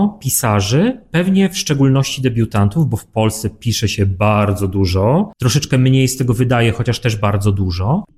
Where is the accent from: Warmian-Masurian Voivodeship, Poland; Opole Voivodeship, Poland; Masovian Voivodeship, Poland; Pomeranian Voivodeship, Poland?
Masovian Voivodeship, Poland; Warsaw; Więc ja jestem warszawiakiem dopiero w drugim pokoleniu.